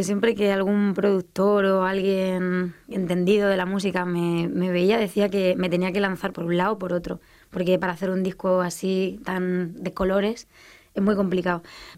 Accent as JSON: {"language": "Spanish", "town": "Albacete", "region": "Castilla-La Mancha", "country": "Spain", "also_born_or_lived": "Murcia", "moved": "as an adult", "said": "Pues yo me fui de Albacete a Murcia a estudiar psicología y de hecho terminé la carrera."}